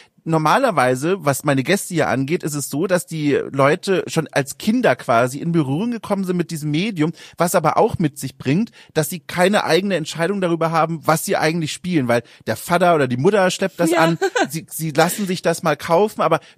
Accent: Bavaria, Germany; ich habe kaum Erfahrung mit Sachsen-Anhalt, ich komme aus Franken.

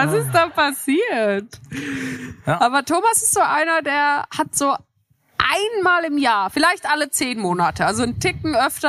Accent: Switzerland; Ja, ich komme aus der Schweiz

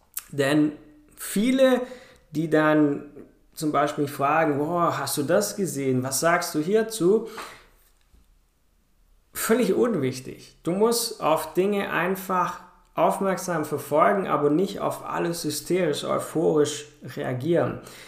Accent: Germany; now in Cyprus; Ich wohne auf Zypern, schon seit 6 Jahren inzwischen. Und hier hatten die Leute in meiner alten Heimat in Deutschland mehr Angst, wie ich selber, wo hier wohne.

